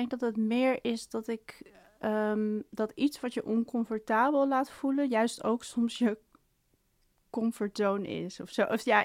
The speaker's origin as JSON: {"language": "Dutch", "town": "Amsterdam", "region": "North Holland", "country": "Netherlands", "tie": "born or raised there", "said": "Ik ben opgegroeid in Bosselommer bij een zeer Jordanees gezin."}